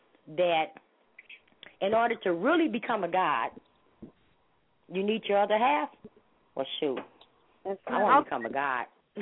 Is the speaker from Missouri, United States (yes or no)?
yes; St. Louis, Missouri, United States; now in San Diego, United States; I'm originally from St. Louis. I'm out, I'm living here in San Diego, California right now with Mosque number 8.